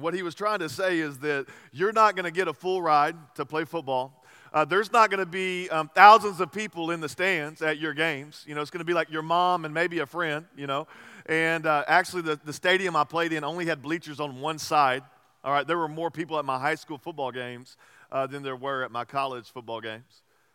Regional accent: Texas, United States; I grew up in East Texas, and I had the opportunity to go play college football.

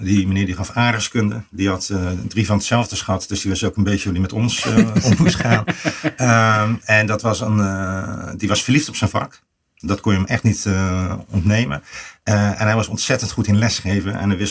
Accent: Schiedam, South Holland, Netherlands; born there; Ik ben zelf geboren in Schiedam-Oost. Arbeidersgezin. Iedereen was arm, maar de straten waren schoon.

